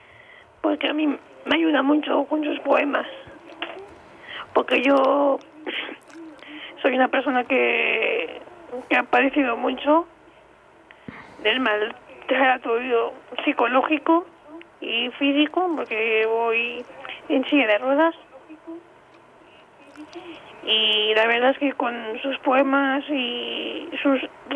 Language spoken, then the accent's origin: Spanish; Andorra; Sí, soy de Andorra. Bueno, a ver si vienes algún día aquí a Andorra. Soy de Andorra.